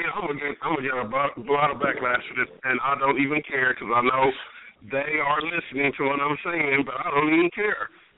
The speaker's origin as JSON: {"language": "English", "region": "Oklahoma", "country": "United States", "said": "I'm from Oklahoma, so if a hurricane hit, you know, in Florida, they rushing down there for relief real quick."}